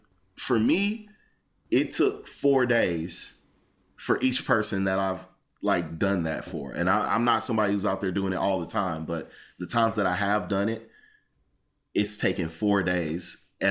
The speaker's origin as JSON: {"language": "English", "town": "St. Louis", "region": "Missouri", "country": "United States", "tie": "born or raised there", "said": "when I was growing up in St. Louis, man, people love sitting out on their porch."}